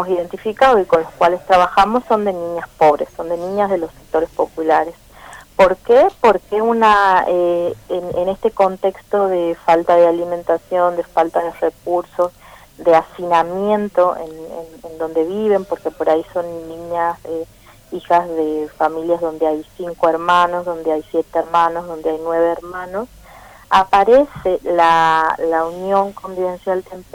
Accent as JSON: {"language": "Spanish", "region": "Tucumán", "country": "Argentina", "said": "Yo soy de Tucumán y nosotros trabajamos en Santiago, en Tucumán, en Salta, en Jujuy."}